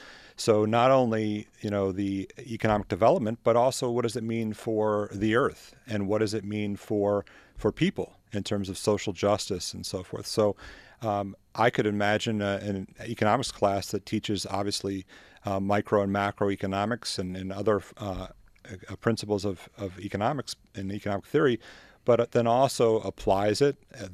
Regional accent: Albany, New York, United States; born there; also born or lived in Rochester; I was born in Albany, but I for most of my adulthood, I've lived in Rochester.

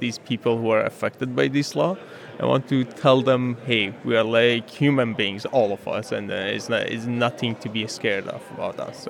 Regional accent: Iran; English is a second language; moved away as an adult; now in Austin, United States; I'm from Iran. I'm a student. I'm not a terrorist. I'm not scary.

